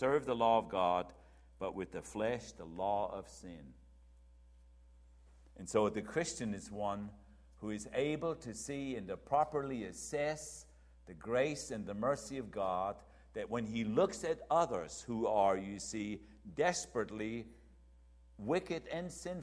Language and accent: English; United States; That I can say, Lord, I thank you in your mercy and grace that I'm an American.